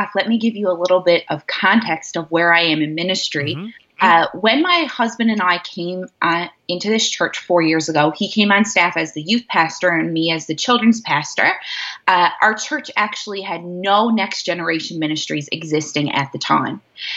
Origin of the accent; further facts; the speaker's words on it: Canada; I am a Canadian and a proud one. We are living currently, my husband and I are living in Newfoundland, which is an island right out in the middle of the Atlantic Ocean.